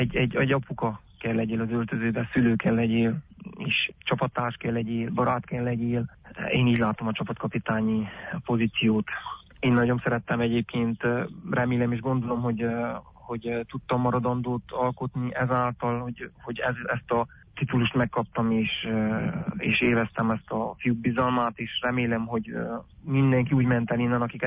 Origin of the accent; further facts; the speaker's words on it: Transylvania, Romania; akik vagyunk és akik élünk itt a szűk Erdélyben, akik székelyek vagyunk, hogy ezt kifele büszkén is vállaljuk